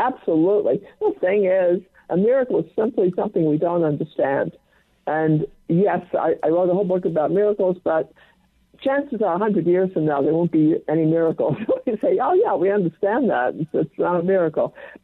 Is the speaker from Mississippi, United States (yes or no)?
no; New York, United States; I'm a New Yorker, actually.